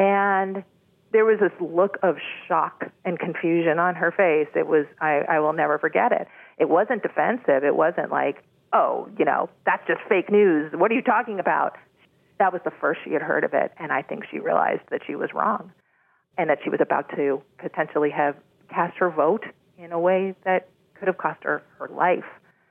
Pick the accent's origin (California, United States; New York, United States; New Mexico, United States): California, United States; Berkeley; I come from Berkeley, California, and I don't hear that sentiment very often.